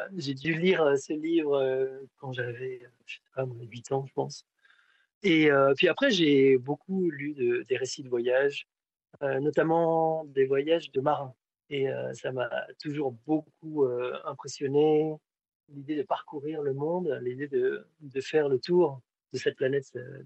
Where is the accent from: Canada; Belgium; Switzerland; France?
Belgium; mais en tant que Belge